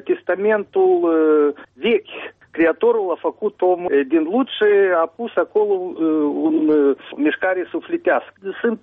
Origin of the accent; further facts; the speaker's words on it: Chișinău, Moldova; Romanian is a second language; eu m-am născut aici în Chișinău și toată copilăria și tinereța a trecut în spațiu acest, chiar și dacă vorbesc în general limba rusă, dar am crescut aici.